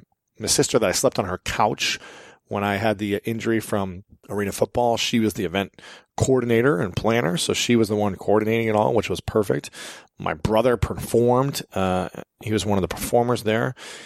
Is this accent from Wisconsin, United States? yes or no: no; Ohio, United States; I knew that it had to be in my hometown because I wanted to give back to my hometown and let others be aware of where I came from and how meaningful this place actually is for me. So many people emailed me and messaged me and said, hey, why are you doing it in Ohio?